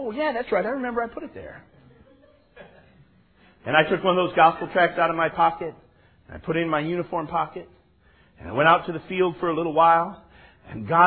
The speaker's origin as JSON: {"language": "English", "region": "Michigan", "country": "United States", "tie": "born or raised there", "said": "I grew up in Michigan, and I married a Texas girl."}